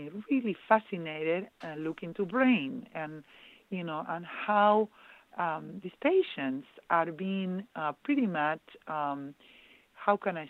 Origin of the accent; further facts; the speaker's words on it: Argentina; accent: Argentine; English is a second language; now in United States; as some of you might sense my accent, I am originally from Argentina, and I came to United States.